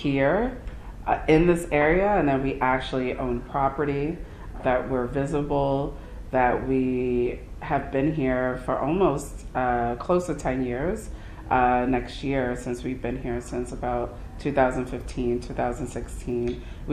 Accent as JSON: {"language": "English", "town": "Bronx", "region": "New York", "country": "United States", "tie": "born or raised there", "said": "being someone that was born and raised in the Bronx"}